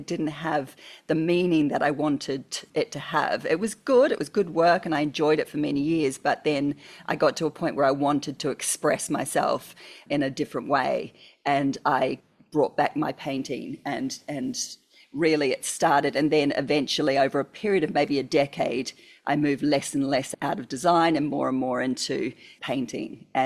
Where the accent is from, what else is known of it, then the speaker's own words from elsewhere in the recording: New Zealand; now in Australia; I'm actually a Kiwi.